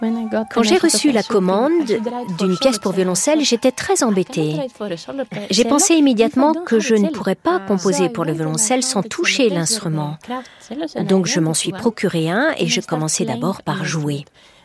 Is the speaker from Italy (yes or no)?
no; Greece; moved away as an adult; now in The Hague, Netherlands; J'ai quitté la Grèce en 2018, après mon bac, et je suis allée à La Haye, où je vis et travaille aujourd'hui.